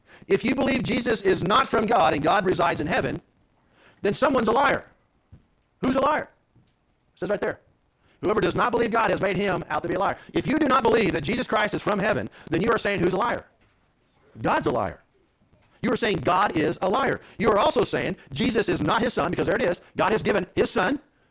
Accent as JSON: {"language": "English", "town": "Leonard", "region": "Missouri", "country": "United States", "tie": "born or raised there", "said": "I'm from Shelby County, and I grew up in Leonard, Missouri."}